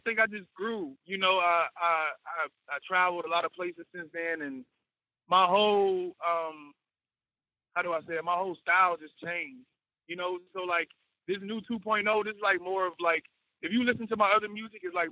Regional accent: Hopewell, Virginia, United States; You know, I'm from Hopewell, Virginia. Frank's from Petersburg. It's like right next to each other, and we're also rivalries.

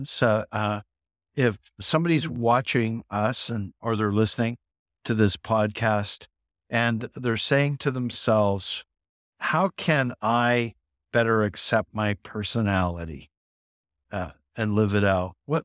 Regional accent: Canada; now in United States; I grew up in Canada, but I live in the South now.

